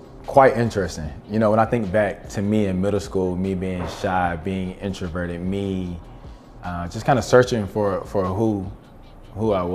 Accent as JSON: {"language": "English", "town": "Eastman", "region": "Georgia", "country": "United States", "lives_now": "Atlanta, United States", "said": "Okay, so I'm from Eastman, Georgia. Okay. Small town, literally everyone knows everyone."}